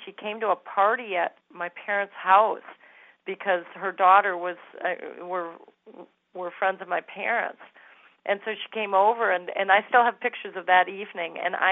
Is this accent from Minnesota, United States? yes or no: yes; Windom, Minnesota, United States; now in New York City, United States; Well, I'm from Windom, Minnesota, originally, southwest Minnesota, and I now live in New York City